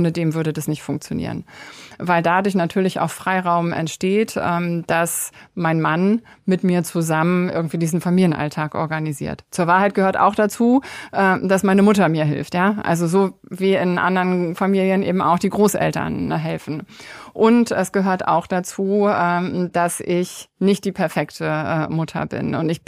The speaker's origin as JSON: {"language": "German", "region": "East Germany", "country": "Germany", "tie": "born or raised there", "said": "Ich bin ja in der DDR aufgewachsen. Ich war 14, als die Wende ist."}